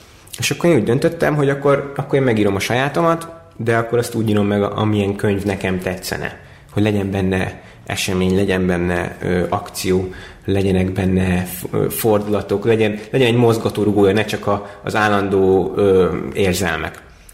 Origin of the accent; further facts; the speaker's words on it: Kazincbarcika, Borsod-Abaúj-Zemplén, Hungary; born there; now in Budapest, Hungary; mentem Kazincbarcikán a busszal, ott születtem, az az első számú otthonom Budapest után